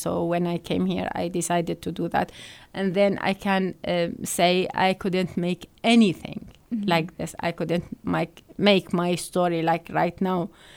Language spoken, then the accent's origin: English; Iraq; now in Canada; I'm originally from Iraq. I came to Canada 2004. I came as a refugee.